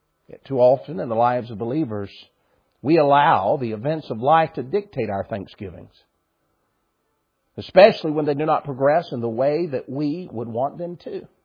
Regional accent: United States; I'm an American, and of all the freedoms and experiences I get

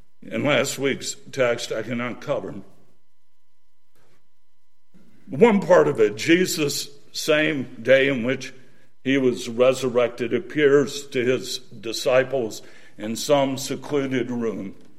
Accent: Winston-Salem, North Carolina, United States; I'm concerned about Winston-Salem. It's my hometown. It's where I spent the first 23 years of my life.

